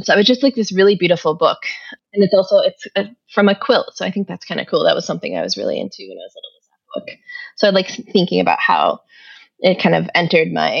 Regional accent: Massachusetts, United States; I grew up in Massachusetts, and so did she.

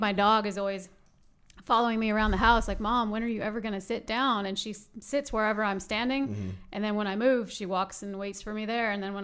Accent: Long Beach, California, United States; also born or lived in Dyersburg, Tennessee; I'm from California. Mm. I was born in Long Beach and we moved from from California to Dyersburg. That was where we landed directly from California.

